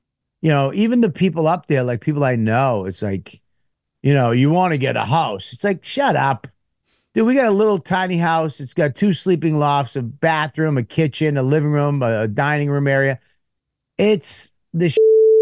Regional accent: Boston, Massachusetts, United States; That's me. I'm from Boston.

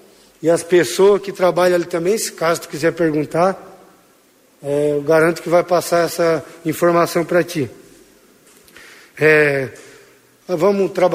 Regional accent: Minas Gerais, Brazil; mas eu sou mineiro, sou devoto de Nossa Senhora

